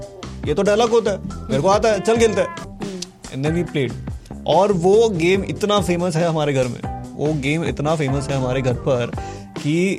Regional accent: Mumbai, Maharashtra, India; अभी हम मुंबई से हूँ, कोई हरियाणा से था, कोई और कहीं से था

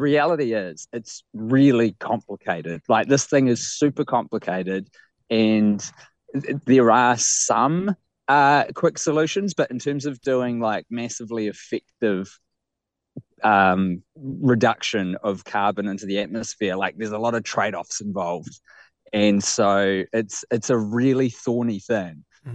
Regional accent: Wellington, New Zealand; Yeah, well, I grew up in Wellie. Like, I'm an Onslow College alum.

